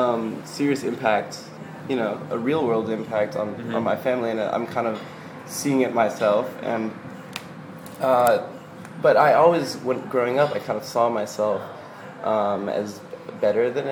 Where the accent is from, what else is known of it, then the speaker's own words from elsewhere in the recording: Las Vegas, Nevada, United States; I grew up in Las Vegas, which was a red state.